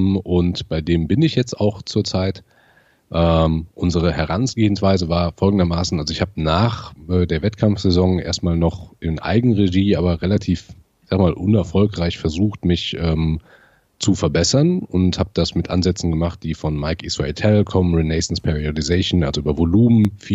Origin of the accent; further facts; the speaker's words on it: North Rhine-Westphalia, Germany; ich komme aus der Nähe von Siegen